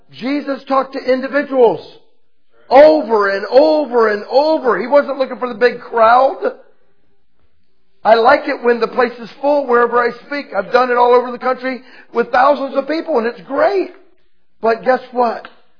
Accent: United States; they won't hurt me because I'm an American

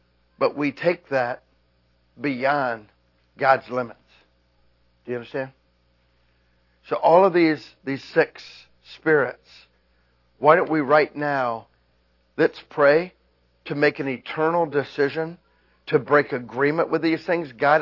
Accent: United States; And it's okay for me to say anything I want because I'm an American.

